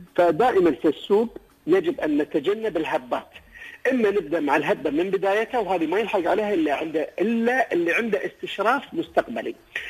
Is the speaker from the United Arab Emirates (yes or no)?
yes; Abu Dhabi, United Arab Emirates; منطقة الظفرة المنطقة الغربية عندنا في أبو ظبي نوعية القهوة عندهم غير عن قهوة هل العين